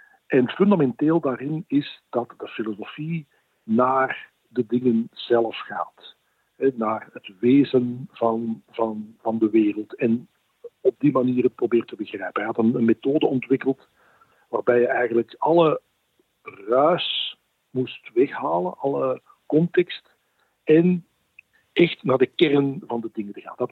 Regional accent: Wortel, Flanders, Belgium; Ik ben opgegroeid in de Noorderkempen in Wortel, een klein dorpje tussen Turnhout en Breda, dus op de grens.

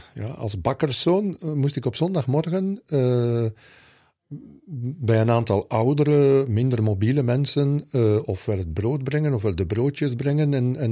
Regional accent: Vilvoorde, Flemish Brabant, Belgium; born there; Ik ben geboren in Vilvoorde. Op 2 februari 1967.

